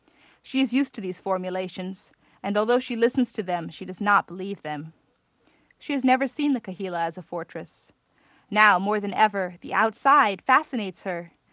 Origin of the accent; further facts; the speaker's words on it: Hawaii, United States; When I was a small child growing up in Hawaii, my parents our whole family used to go in the summers to upstate New York, where my mother's family had a house.